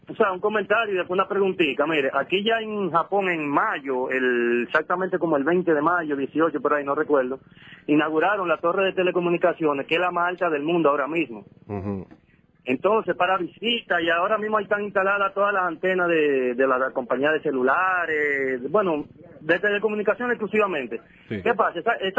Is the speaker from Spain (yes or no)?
no; Dominican Republic; ya usted sabe, como dominicano, y hasta en español me salió un par de malas palabras